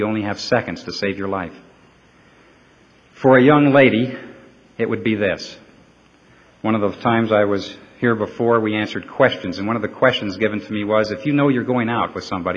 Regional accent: New York, United States; My father, being from Idaho, and I grew up in New York, told me I'd never learn how to work in New York

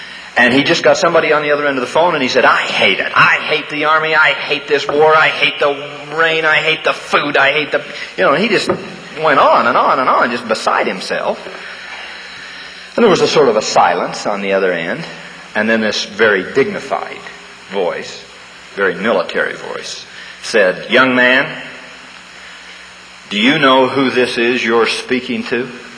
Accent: St. George, Utah, United States; I don't just run around and tell people I'm from St. George.

